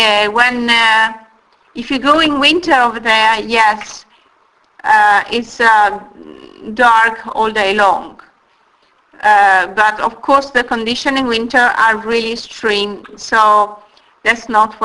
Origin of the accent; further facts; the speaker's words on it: Italy; Well, I'm originally from Italy. I'm not British.